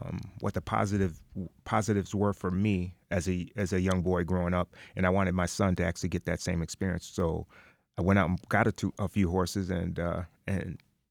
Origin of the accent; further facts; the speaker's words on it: Batavia, United States; growing up in Batavia. So there wasn't a lot of blacks in Batavia